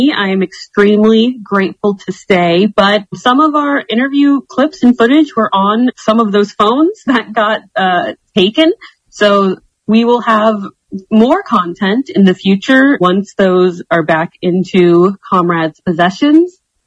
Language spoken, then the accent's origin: English; Tampa, Florida, United States; I was telling everyone that I was from Tampa, that I was from Florida